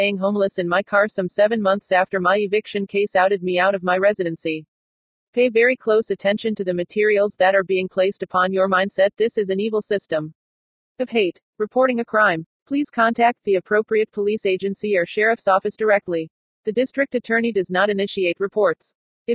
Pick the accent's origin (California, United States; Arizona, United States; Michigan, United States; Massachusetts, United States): California, United States; San Bernardino; I was born and raised here in San Bernardino, CA on September 1, 1965.